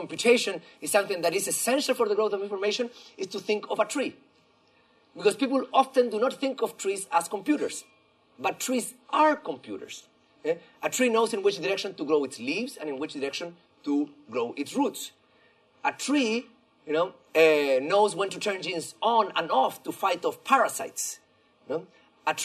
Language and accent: English; Chile; English is a second language; moved away as an adult; now in United States; as you probably hear from my funny accent that maybe you're not able to locate, I'm from Chile. And I've been living in the U.S. for 11 years.